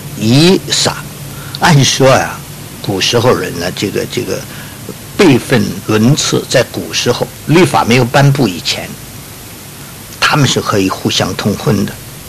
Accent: Jiangnan, China; 现在我们中国没有了，在我小的时候在江南一带还有这种抢婚

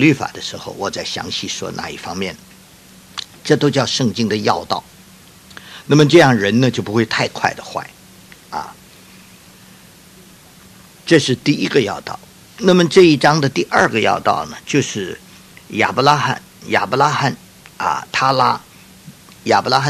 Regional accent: China; 我是中国人，潮州人那边也是华侨，也是中国人

